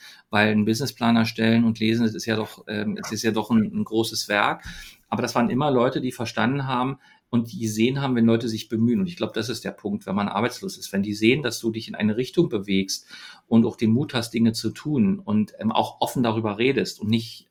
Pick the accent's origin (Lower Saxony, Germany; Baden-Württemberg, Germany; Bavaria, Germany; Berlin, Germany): Berlin, Germany; ich bin ja in Ostberlin geboren, in Oberschöneweide bin ich groß geworden. habe in Köpenick Schule gehabt.